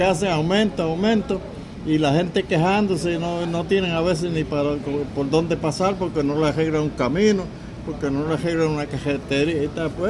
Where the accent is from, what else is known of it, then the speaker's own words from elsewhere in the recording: Lares, Puerto Rico; porque yo soy del Lares, yo era la Plaza del Mercado, de la Plaza de Recreo.